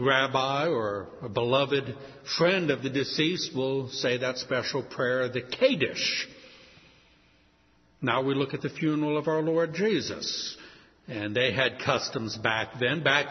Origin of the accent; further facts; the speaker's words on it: New Orleans, Louisiana, United States; In my hometown, New Orleans, is perhaps the most unusual funeral ceremony, a jazz funeral.